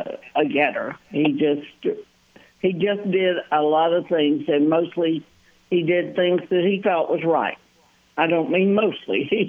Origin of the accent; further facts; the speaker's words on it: Tennessee, United States; I was from East Tennessee and he was from Memphis